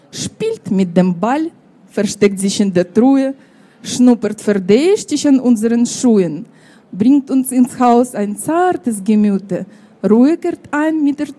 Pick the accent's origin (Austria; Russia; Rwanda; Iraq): Russia; German is a second language; now in Germany; Es gab natürlich bei uns in Russland traditionelle Wiegenlieder